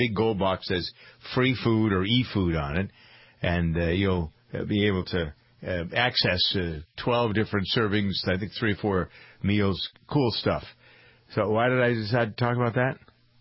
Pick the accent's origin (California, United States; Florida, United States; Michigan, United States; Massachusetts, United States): Massachusetts, United States; Framingham; I grew up in Framingham, have been around the cows and the farms here all of my life